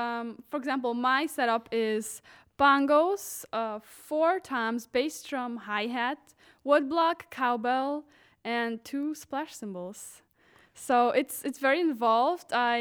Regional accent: Białystok, Podlaskie Voivodeship, Poland; English is a second language; the website of Jagiellonia, which is Białystok, my hometown, it's soccer team

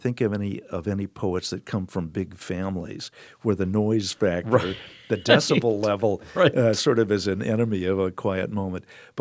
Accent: Lyle, United States; born or raised there; also born or lived in Omaha, United States

